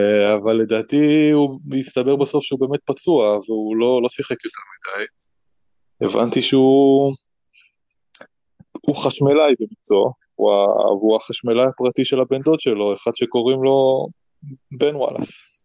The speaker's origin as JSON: {"language": "Hebrew", "town": "Ashdod", "region": "Southern District", "country": "Israel", "said": "עכשיו, אני בסוף אשדודי, ויש לי קצת בעיה של שליטה בכעסים"}